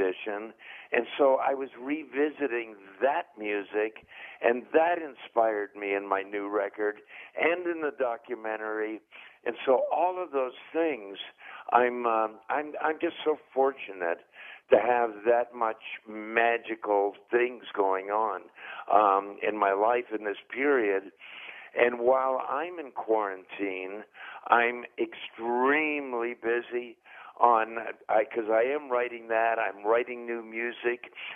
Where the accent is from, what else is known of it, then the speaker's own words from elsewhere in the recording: Canada; and in the Mississippi Delta, and I'm from Canada.